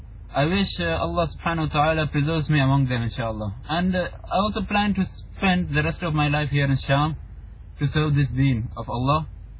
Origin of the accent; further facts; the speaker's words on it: India; now in Syria; I try my best to portray to the world that what's happening in Syria through an Indian, as an Indian.